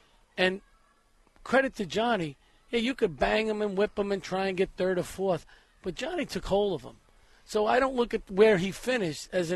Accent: Brooklyn, New York, United States; We're winners. I mean, we come from Brooklyn.

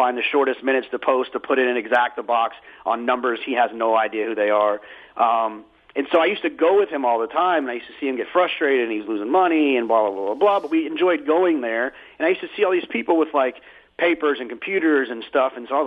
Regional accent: Dallas, Texas, United States; I grew up in Dallas-Fort Worth.

